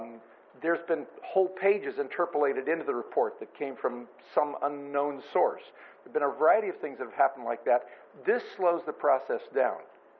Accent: Nipomo, California, United States; I'm from Napomo.

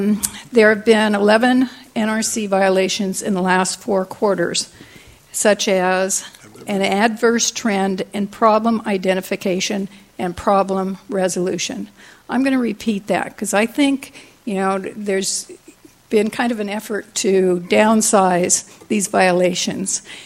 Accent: Shell Beach, California, United States; I'm from Shell Beach.

